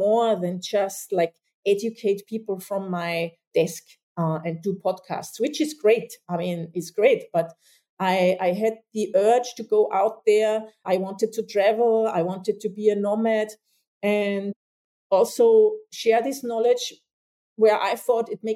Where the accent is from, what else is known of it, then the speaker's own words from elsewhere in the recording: Austria; English is a second language; I say we now in Europe. I'm from Austria.